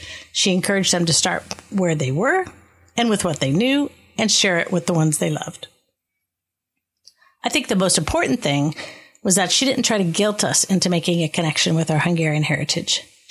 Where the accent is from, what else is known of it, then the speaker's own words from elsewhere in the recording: Youngstown, Ohio, United States; I was your absolute typical teenager growing up in Youngstown, Ohio.